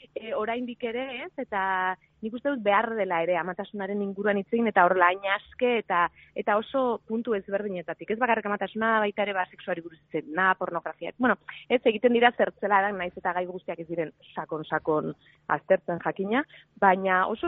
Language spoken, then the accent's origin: Basque; Basque Country, Spain; Danok, kasu honetan gipuzkoarra gara eta agian antzekoagoak ditugu euskalkiak